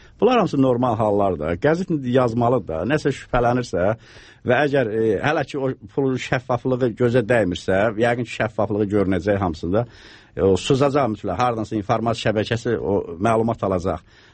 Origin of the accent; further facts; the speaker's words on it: Shamakhi, Shamakhi District, Azerbaijan; mən əslən Şamaxdanam